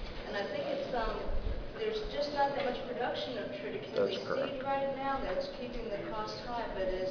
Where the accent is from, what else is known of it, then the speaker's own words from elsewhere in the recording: Florida, United States; So I'm from the southeastern, I'm from Florida